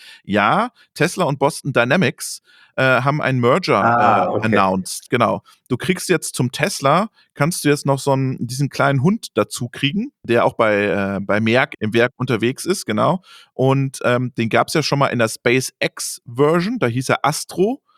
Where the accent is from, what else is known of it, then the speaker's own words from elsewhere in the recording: Würzburg, Bavaria, Germany; Tom Cadera aus Würzburg, aus meiner Heimatstadt.